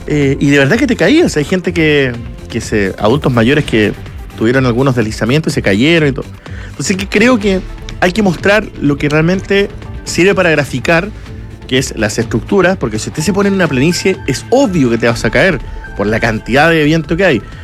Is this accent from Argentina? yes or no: no; Magallanes, Chile; los que somos de Magallanes conocemos